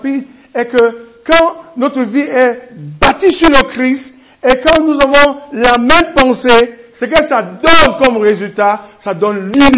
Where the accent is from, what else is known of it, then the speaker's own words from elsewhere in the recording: Limbe, Southwest Region, Cameroon; also born or lived in Ginicom; Et je suis toute mon éducation dans la zone anglophone, à Limbe aussi.